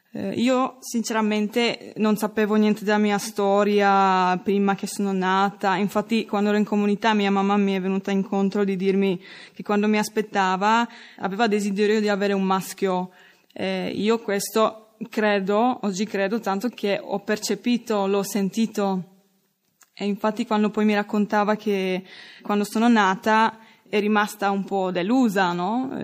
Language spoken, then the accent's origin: Italian; Czechia; Italian is a second language; now in Italy; vengo dalla Repubblica Ceca, ho 25 anni